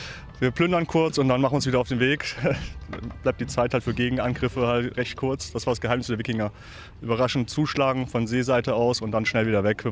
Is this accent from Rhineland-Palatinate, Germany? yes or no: yes; Vettelschoss, Rhineland-Palatinate, Germany; Ich komme hier aus der Ecke, Vettelschoss